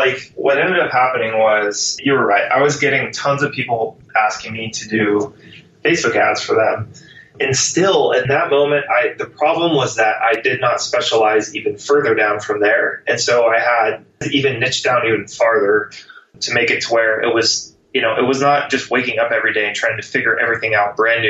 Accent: San Diego, California, United States; So, you know, I'm from San Diego

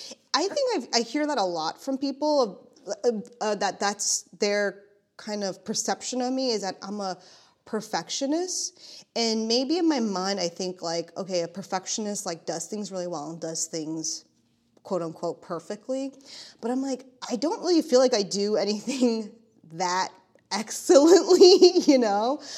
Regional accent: Staten Island, New York, United States; So I'm originally from Staten Island. I grew up in Staten Island

